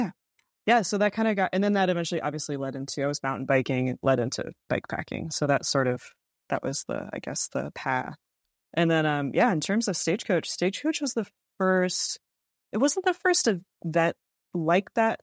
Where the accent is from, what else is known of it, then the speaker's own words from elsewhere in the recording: Washington, District of Columbia, United States; born there; No. I was actually born in D.C. My family's from Wisconsin.